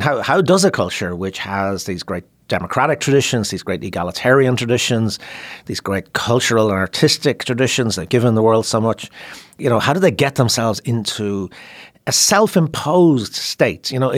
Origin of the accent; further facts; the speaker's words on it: Ireland; my own relationship to England, really, you know, and growing up in Ireland.